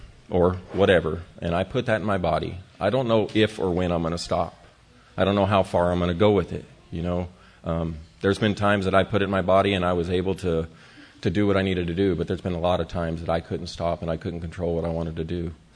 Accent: Roswell, New Mexico, United States; And Alcoholics Anonymous in my hometown of Roswell, New Mexico, we're not a very big community

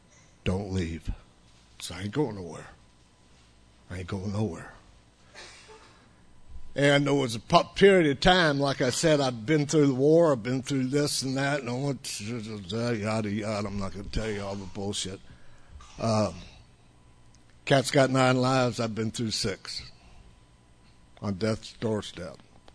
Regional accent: Newark, New Jersey, United States; born there; first language Italian; English is a second language; I was born in Newark, New Jersey, in an Italian neighborhood. My mother was Italian. My father was something else. My first language was Italian

